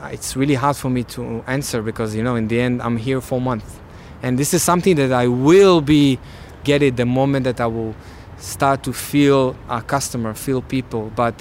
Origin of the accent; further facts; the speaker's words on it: Israel; English is a second language; now in London, United Kingdom; I came from Israel.